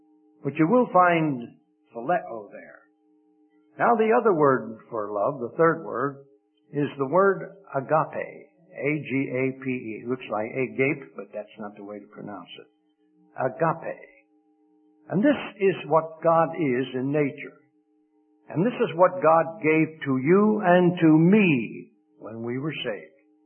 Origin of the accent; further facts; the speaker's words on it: Philadelphia, Pennsylvania, United States; I was raised in Philadelphia. It's no longer the city of brotherly love.